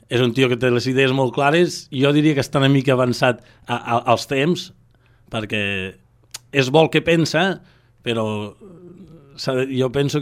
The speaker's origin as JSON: {"language": "Catalan", "region": "Catalonia", "country": "Spain", "said": "repartim en 7, que som els catalans"}